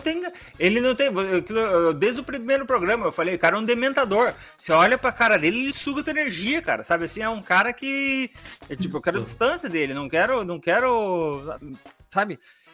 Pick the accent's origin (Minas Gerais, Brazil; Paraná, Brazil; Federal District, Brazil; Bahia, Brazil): Paraná, Brazil; Curitiba; eu nunca ouvi falar na minha vida, cara, eu sou de Curitiba.